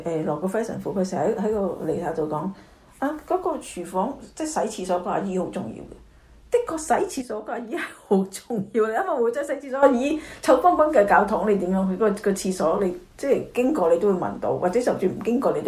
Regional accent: China; 尤其是我中國人啦

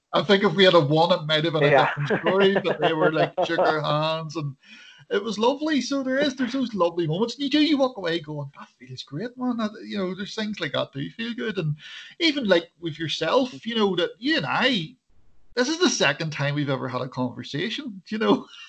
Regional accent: Northern Ireland, United Kingdom; accent: Northern Irish; I heard one of them mocking my Northern Ireland accent

